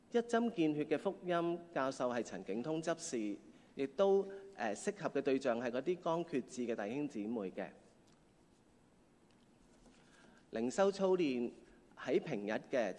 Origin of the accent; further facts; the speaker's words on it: Hong Kong; 因為我們香港人非常之忙碌